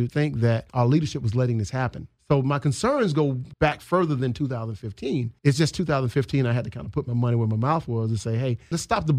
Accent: Atlanta, Georgia, United States; now in Orlando, United States; I'm from Atlanta, Georgia.

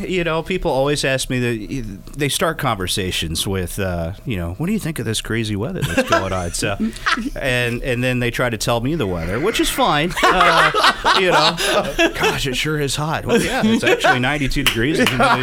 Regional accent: Fort Lauderdale, Florida, United States; born there; I was born in Fort Lauderdale, and my mother came back to Ohio to cool off, I guess, some 20 years ago.

